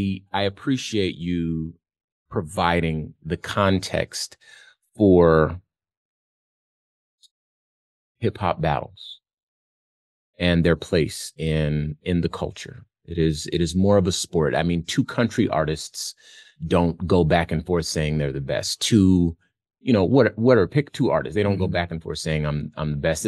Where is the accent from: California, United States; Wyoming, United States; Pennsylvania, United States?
California, United States; Compton; I'm born in 1982 and I'm from Compton, California.